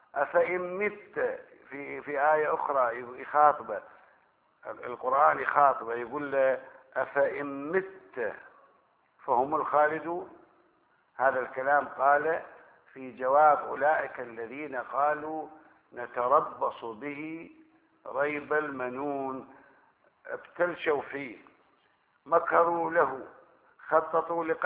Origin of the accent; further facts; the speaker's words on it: Karbala, Karbala Governorate, Iraq; كان عندنا في كربلاء بالمناسبه، كان عندنا في كربلاء